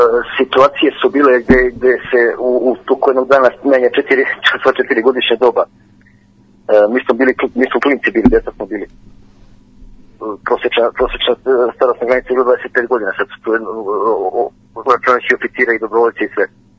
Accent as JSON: {"language": "Serbian", "region": "Šumadija", "country": "Serbia", "said": "iz Šumadije i ne samo ja, velika većina moje braće sa teritorije cijele Srbije"}